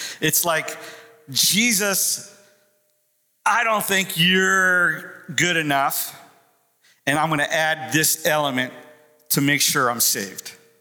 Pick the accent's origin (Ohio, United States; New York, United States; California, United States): New York, United States; Now, I'm from New York. I say curse word. Down here, they say cuss word.